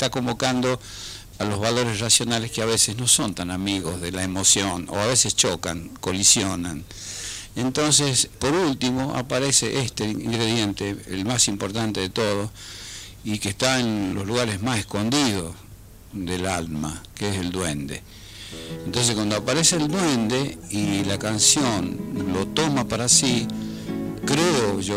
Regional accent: La Rioja, Argentina; born there; yo soy nacido en La Rioja, en la capital de la provincia. Es una provincia que queda al noroeste de Argentina, y tengo una querencia que llamamos nosotros, un pueblito pequeño que se llama Chuquis, que es el lugar donde yo he pasado todos mis veranos de la infancia

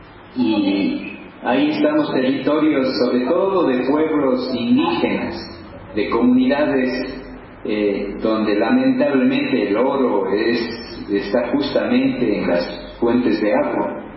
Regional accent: Cuenca, Azuay, Ecuador; Bueno, soy de Ecuador, de los pueblos y nacionalidades indígenas del Ecuador, desde el lugar, desde uno de los puntos del sur del territorio, Cuenca, zona Quinsacocha.

